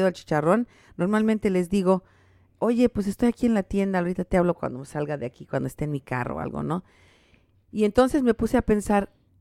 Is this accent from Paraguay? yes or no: no; Mexico; orgullosamente soy una mexicana orgullosamente hablo, leo y escribo mi idioma.